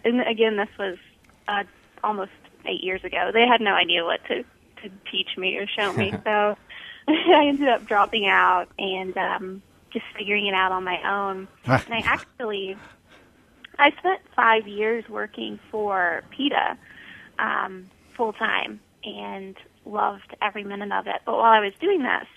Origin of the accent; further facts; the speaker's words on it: Kentucky, United States; I grew up in the South in Kentucky with a very Southern family.